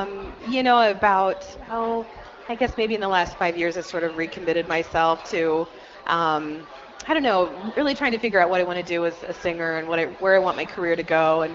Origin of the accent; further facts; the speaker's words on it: Mount Pleasant, Iowa, United States; my hometown in southeast Iowa, little Mount Pleasant, Iowa, they have a little concert series there